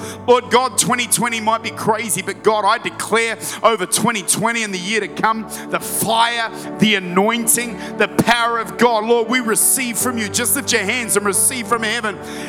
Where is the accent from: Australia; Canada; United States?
Australia; South Australia; I'm from South Australia.